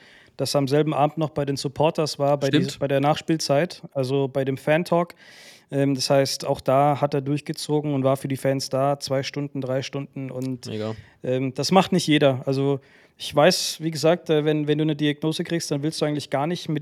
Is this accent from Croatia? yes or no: yes; Croatia; Für mich natürlich als Kroate ganz spannend, den weiter zu verfolgen.